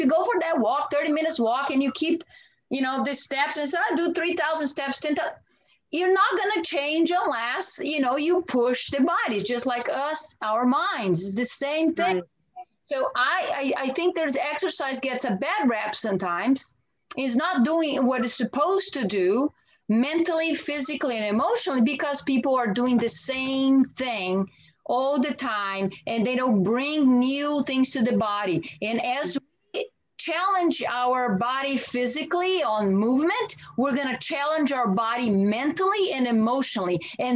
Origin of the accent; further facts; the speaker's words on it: Brazil; I grew up in Brazil. That's the first thing you do when you get up, you know, you drink coffee